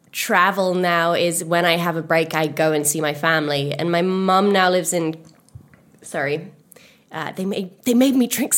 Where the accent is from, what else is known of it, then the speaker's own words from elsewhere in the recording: Bath, South West England, United Kingdom; Yeah, so I grew up in Bath, which is a big tourist town